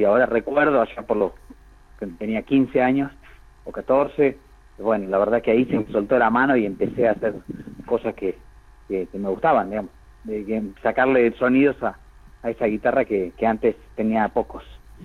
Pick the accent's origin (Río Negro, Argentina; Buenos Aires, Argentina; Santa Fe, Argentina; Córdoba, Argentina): Buenos Aires, Argentina; also born or lived in Gualeguaychú; No, yo me crié en Buenos Aires.